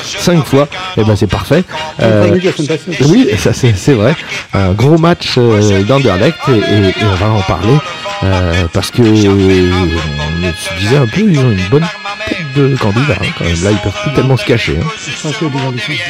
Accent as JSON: {"language": "French", "town": "Paris", "region": "Île-de-France", "country": "France", "said": "ça me fait plaisir en tant que Parisien de le balancer."}